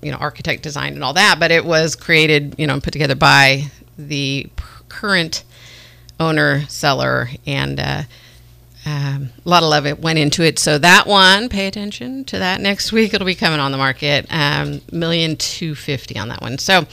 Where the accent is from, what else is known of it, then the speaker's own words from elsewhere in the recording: California, United States; I grew up in Marin, so that's kind of the fair that my family always goes to.